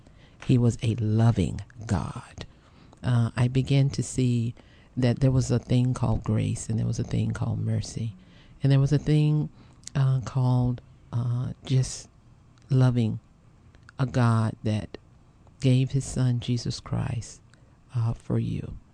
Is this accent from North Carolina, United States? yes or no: yes; Hamlet, North Carolina, United States; I grew up in Hamlet, North Carolina. That's about 100 miles from Fayetteville, North Carolina, Fort Bragg.